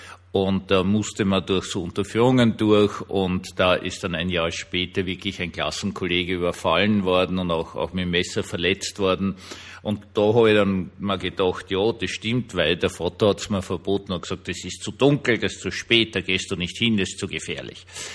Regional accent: Vienna, Austria; ich bin in Wien aufgewachsen, gleich neben Schloss Schönbrunn. Und zuständige Gemeinde war Wien-Gumpendorf

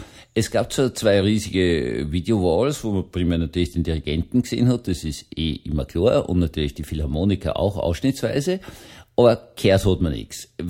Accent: Vienna, Austria; Ich bin schließlich in Rufweite vom Obelisken aufgewachsen und eigentlich im Schlosspark von Schönbrunn drinnen aufgewachsen

